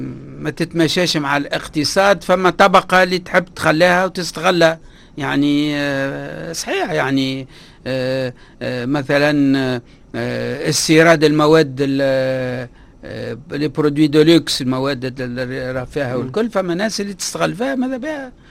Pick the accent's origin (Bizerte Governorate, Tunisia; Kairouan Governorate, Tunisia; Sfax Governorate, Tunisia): Kairouan Governorate, Tunisia; Kairouan; أنا من مدينة من القيروان أنا في الريف القيرواني